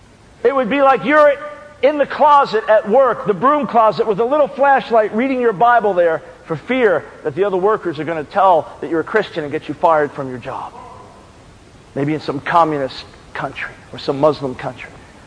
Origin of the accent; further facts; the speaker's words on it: New York, United States; Now, I often, in describing my background, my wife and I, we're Jews from New York.